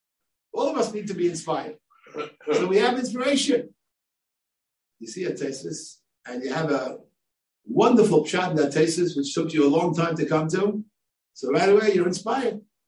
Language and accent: English; New York, United States; Even though I grew up in New York, so I should know some more